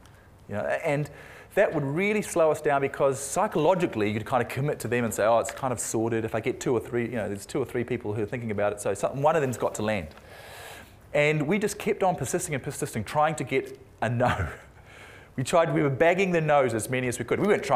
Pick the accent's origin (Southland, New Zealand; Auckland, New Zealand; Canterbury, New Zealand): Auckland, New Zealand; I'm from Auckland. I had a paper run when I was growing up.